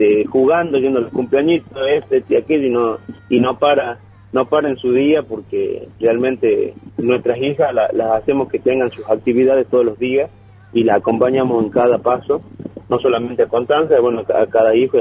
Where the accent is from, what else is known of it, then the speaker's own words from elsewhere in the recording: Argentina; uno como argentino no deja de vivir a pesar de las invasiones que tenemos de todos lados, de la globalización.